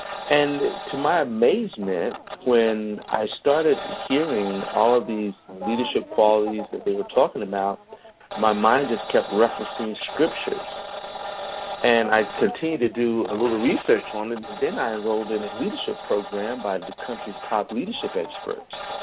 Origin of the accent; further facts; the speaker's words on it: Hampton, Virginia, United States; moved away as an adult; now in Dallas, United States; I'm from Virginia, a little place called Hampton, Virginia.